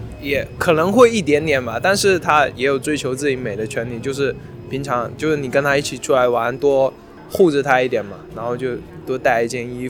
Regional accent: China; 可能也没有我们中国人这么孝顺，我感觉，个人看法。

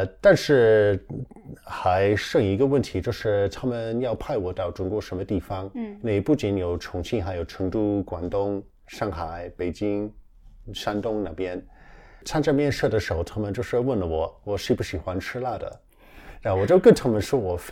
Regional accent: Leicester, East Midlands, United Kingdom; Chinese is a second language; now in China; 我就是在英国出生出长的，也在我家乡的莱斯特上的大学，当时专修的就是法语。

